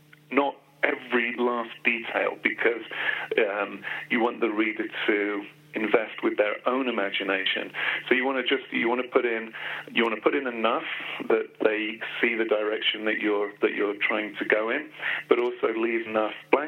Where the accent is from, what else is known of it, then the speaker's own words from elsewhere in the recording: Birmingham, West Midlands, United Kingdom; born there; I was born in Birmingham, England